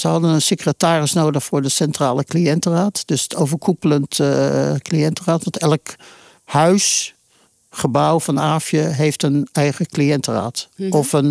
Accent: Rotterdam, South Holland, Netherlands; now in Ridderkerk, Netherlands; ik ben geboren in Rotterdam. Daar heb ik ook mijn scholen gevolgd.

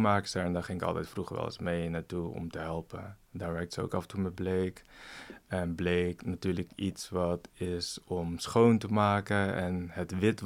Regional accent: Tiel, Gelderland, Netherlands; born there; Dus in Tiel, waar ik geboren ben, daar ben ik op een gegeven moment graffiti gaan spuiten.

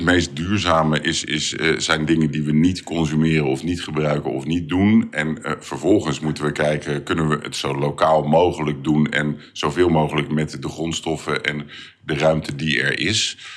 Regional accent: Rotterdam, South Holland, Netherlands; ik kom uit Rotterdam.

